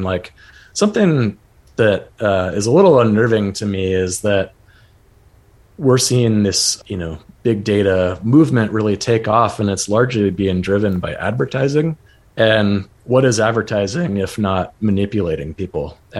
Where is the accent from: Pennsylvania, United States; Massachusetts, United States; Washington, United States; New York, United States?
Washington, United States; Seattle; So I'm from Seattle native. Both sides of my family go back four generations in the Seattle area.